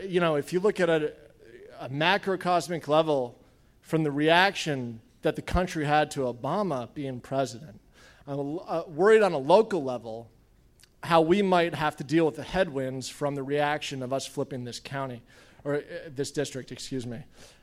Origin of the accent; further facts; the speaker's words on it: New England, United States; now in Charleston, United States; So, I'm from New England, but I've been in Charleston since 2002.